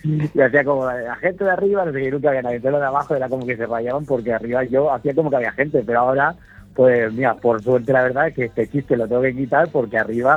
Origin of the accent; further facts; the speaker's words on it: La Roda, Castilla-La Mancha, Spain; Mi pueblo es un pueblo de Albacete que se llama La Roda, conocido por los famosos Miguelitos.